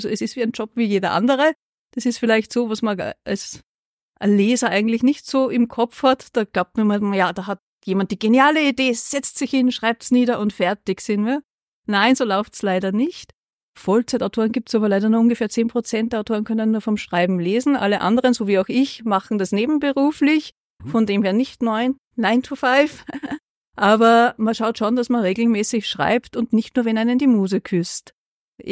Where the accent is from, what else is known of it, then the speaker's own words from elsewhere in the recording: Gallneukirchen, Upper Austria, Austria; now in Linz, Austria; ich komme natürlich aus Oberösterreich, genauer gesagt aus dem Müllviertel. Ich bin in Gallnerkirchen aufgewachsen, bis mich die Liebe nach Linz geführt hat, wo ich bis heute wohne.